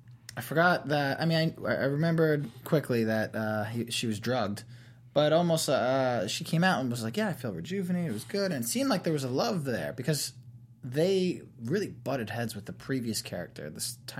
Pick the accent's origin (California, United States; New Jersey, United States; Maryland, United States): New Jersey, United States; from Jersey too. I can say it right.